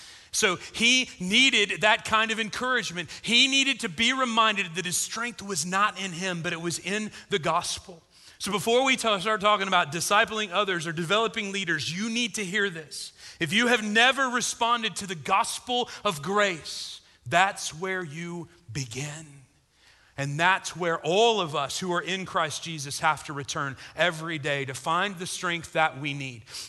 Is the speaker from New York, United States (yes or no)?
no; Illinois, United States; Where I grew up in South Central Illinois, and me and my dad and brothers, we like to fish